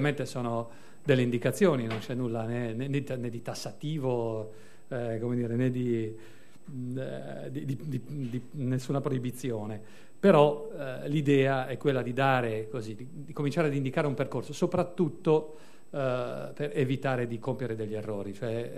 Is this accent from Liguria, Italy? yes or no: yes; Genoa, Liguria, Italy; E io lì, da genovese, ho detto